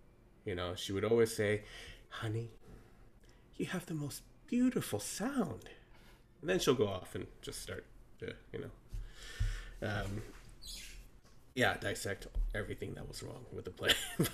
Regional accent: United States; born there; I was born in the States, actually.

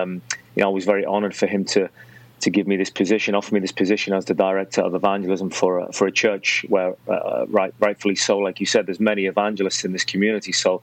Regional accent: Liverpool, North West England, United Kingdom; also born or lived in Ireland; I came from Ireland. I'm originally from Liverpool. I lived in Ireland for many, many years.

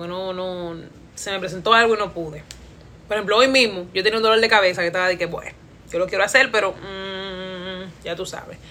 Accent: Dominican Republic; como buena dominicana

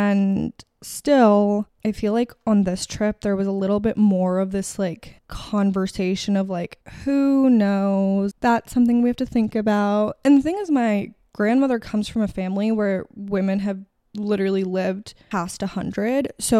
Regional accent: United States; accent: American; Because she doesn't understand what I say because of my American accent.

